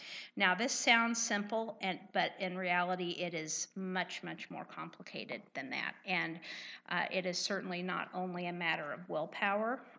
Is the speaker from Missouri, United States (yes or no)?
yes; Weston, Missouri, United States; and I grew up in Weston, Missouri, and then went to school